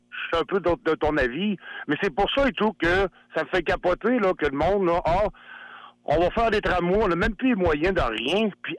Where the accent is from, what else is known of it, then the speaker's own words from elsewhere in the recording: Quebec, Canada; parce que moi, je viens de la Beauce, pareil